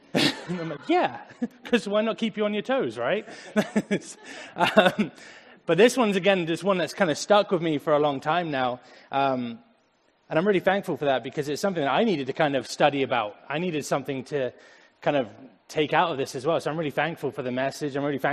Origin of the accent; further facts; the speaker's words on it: Andover, South East England, United Kingdom; Andover is where I grew up in England. It's a tiny little town in the south.